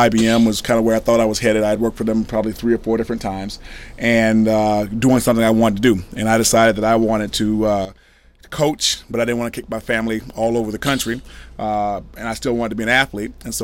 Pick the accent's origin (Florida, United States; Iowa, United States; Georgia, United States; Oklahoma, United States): Georgia, United States; Albany; I'm a Southerner, so I'm from Albany, Georgia.